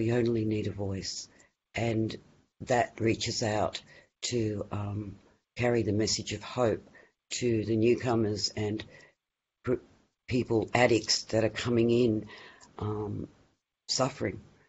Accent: Scotland, United Kingdom; born there; I was born over there in Scotland, so it's very close to my heart.

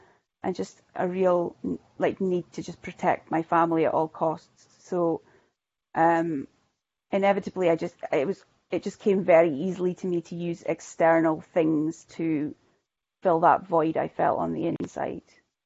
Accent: Shetland, Scotland, United Kingdom; I am from Shetland. I've always lived in Shetland, except for like 5 years when I was at university in Aberdeen.

